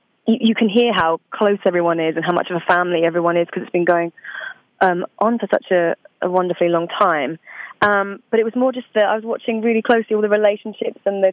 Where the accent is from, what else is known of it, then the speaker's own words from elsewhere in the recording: East of England, United Kingdom; also born or lived in Essex; So home for me is a little place called Essex in England on the outskirts of London, but I moved from Essex to Suffolk, which is a very quiet county. I used to live on a farm, very quiet and chilled out, you know.